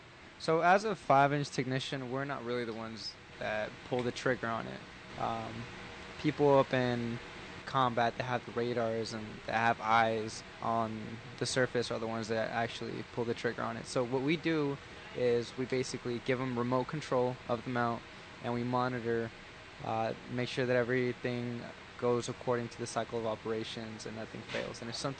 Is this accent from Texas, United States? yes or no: yes; El Paso, Texas, United States; from El Paso, Texas. Shout out to the 915.